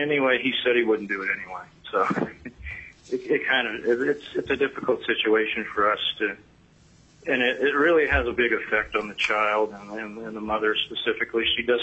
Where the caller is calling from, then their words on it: Petersburg, United States; I'm calling from Petersburg today.